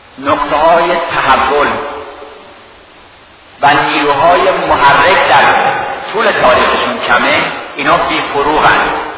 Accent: Tehran, Tehran Province, Iran; هر کدام از ما علاوه بر اینکه اهل تهران هستیم، در تهران زندگی کردیم، از شهرستان ها هم اطلاعاتی داریم، چون عموما یا مستقیما از شهرستان آمدیم

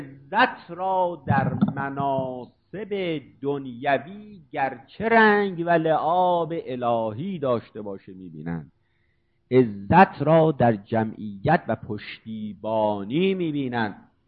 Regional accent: Iran; ما از ایران هستیم و به اصطلاح شیعه هستیم

